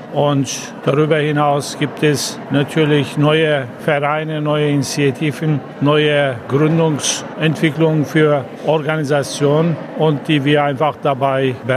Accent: Lübeck, Schleswig-Holstein, Germany; ich komme aus Lübeck

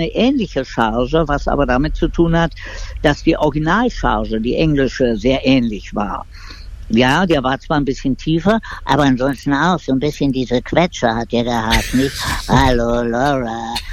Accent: Berlin, Germany; also born or lived in Madrid, Spain; Das heißt, ich bin in Spanien geboren, der Papa war Spanier und bin aber, wie sagt der Berliner so schön, aufgewachsen in Berlin, im alten West-Berlin.

